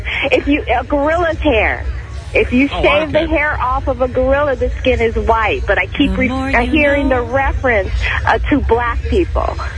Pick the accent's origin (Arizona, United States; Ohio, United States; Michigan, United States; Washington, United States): Washington, United States; Seattle; Oh, well, I mean, you know, I'm actually originally from Seattle.